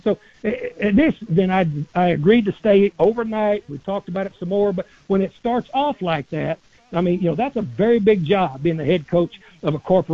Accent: Texas, United States; You know, I grew up in West Texas, and my grandmother always told me when I left the house, just remember … there's no right way to do the wrong thing.

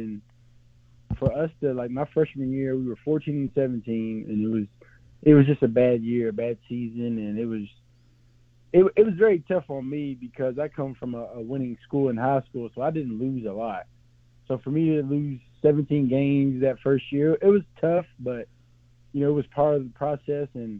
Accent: Maysville, Kentucky, United States; You know, I was home, actually in my hometown of Maysville, my parents' house, for a few days.

